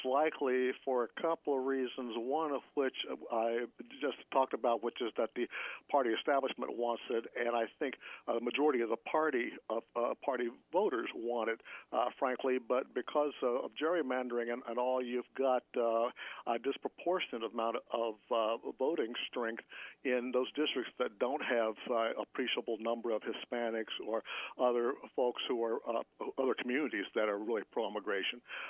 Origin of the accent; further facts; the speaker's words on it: Ohio, United States; I grew up in John Boehner's district. I probably mentioned that to you before, down there in southwestern Ohio, and between Cincinnati and Dayton.